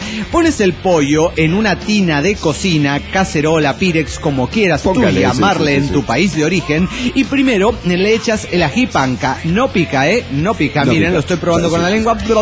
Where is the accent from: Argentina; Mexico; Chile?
Mexico; Mexico City; now in Irapuato, Mexico; del DF Chilango en Irapuato.